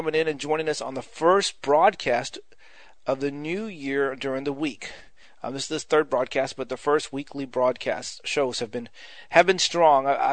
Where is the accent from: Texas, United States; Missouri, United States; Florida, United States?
Texas, United States; you can tell I'm from Texas, y'all.